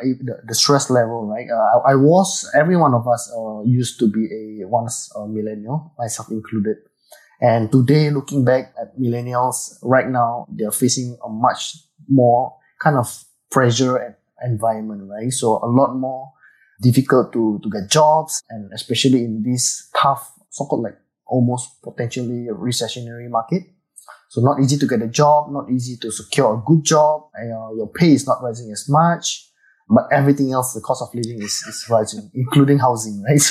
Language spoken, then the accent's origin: English; Indonesia; now in Singapore; So I was from Indonesia, actually. So But I went to Singapore for a very long time, and I stayed here for many, many years. So I have now actually converted to a Singaporean.